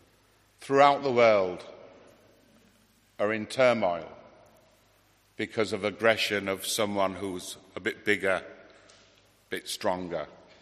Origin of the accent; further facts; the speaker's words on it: Hull, Yorkshire and the Humber, United Kingdom; born there; Although I was born in Hull, I always refer to Hull as Ireland. So it was really my mother's home.